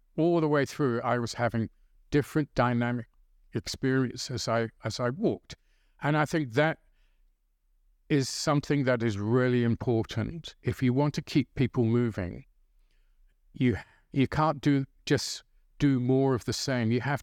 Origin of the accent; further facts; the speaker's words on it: Birmingham, West Midlands, United Kingdom; reminds me of my hometown in Britain, Birmingham.